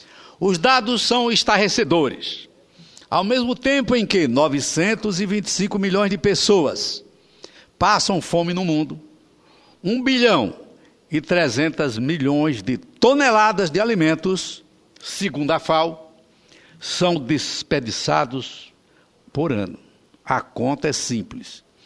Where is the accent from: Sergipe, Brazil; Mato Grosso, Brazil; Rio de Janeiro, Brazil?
Sergipe, Brazil; E eu, como sergipano, já que Vossa Excelência também é